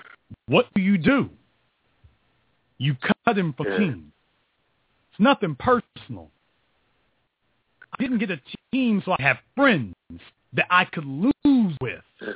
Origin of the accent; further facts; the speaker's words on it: Louisiana, United States; I'm sad to say I'm from Louisiana.